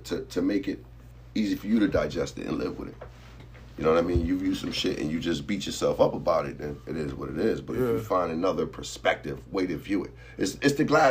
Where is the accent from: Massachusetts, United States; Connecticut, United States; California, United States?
Connecticut, United States; And then I'm from Connecticut. You know what I mean? I ain't from New York.